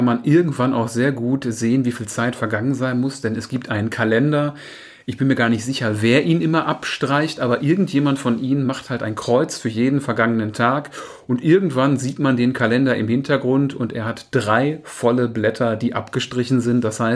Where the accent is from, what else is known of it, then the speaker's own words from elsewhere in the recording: North Rhine-Westphalia, Germany; Also hier im Pott, wo ich herkomme, da hat man auch gesagt, Bier ist gesund